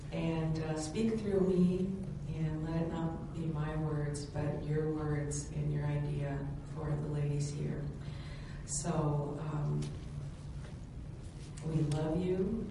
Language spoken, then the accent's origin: English; Columbia, Missouri, United States; I was teaching school in Boonville, Missouri. I was raised in Columbia, Missouri.